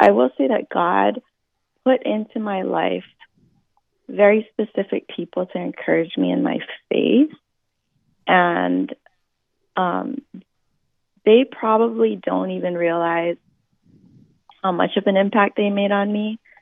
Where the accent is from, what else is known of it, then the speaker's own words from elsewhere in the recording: Aiea, Hawaii, United States; I grew up on Oahu in Aiea at first. We lived there throughout grade school, and then in high school, my family moved to town.